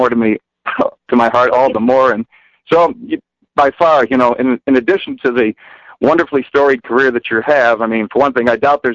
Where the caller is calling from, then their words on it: Chicago, Illinois, United States; calling from Chicago.